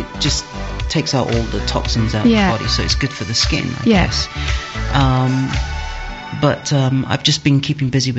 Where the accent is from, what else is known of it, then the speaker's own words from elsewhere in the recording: Romford, London, United Kingdom; But look, we're just from Romford, mate. That's it.